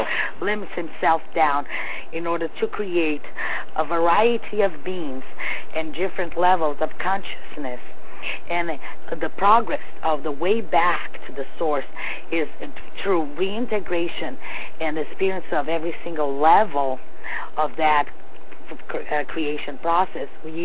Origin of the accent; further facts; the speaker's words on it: Brazil; first language Portuguese; English is a second language; My accent makes difficult for the English. Because I'm Brazilian with, Portuguese.